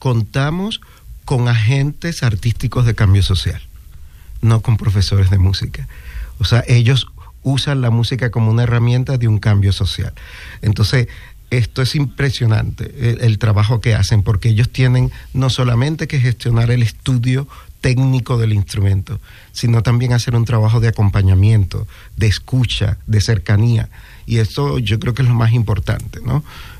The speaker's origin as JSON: {"language": "Spanish", "town": "Maracay", "region": "Aragua", "country": "Venezuela", "said": "me llevaron a Caracas, porque yo soy de Maracay, ¿no? De una de las provincias de Venezuela."}